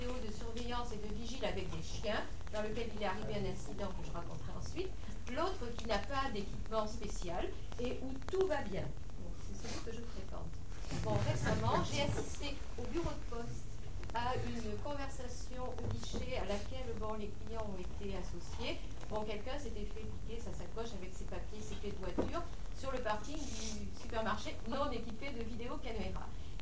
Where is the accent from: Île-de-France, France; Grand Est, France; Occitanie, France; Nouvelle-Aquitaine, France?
Nouvelle-Aquitaine, France; Tulle; je viens de Tulle en Corrèze, Tulle tout le monde connaît parce que bon, c'est nationalement un endroit important. Mais c'est une petite ville très tranquille